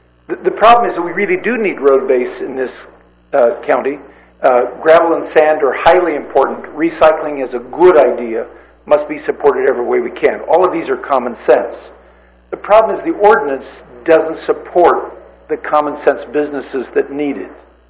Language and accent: English; Nipomo, California, United States; I'm from Napomo, and I'm chair of the RAC.